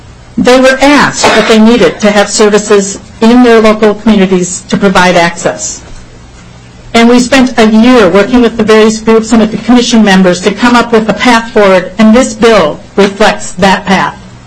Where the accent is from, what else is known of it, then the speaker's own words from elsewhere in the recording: Lakeshore, Minnesota, United States; and I'm from Lakeshore, that's near Brainerd.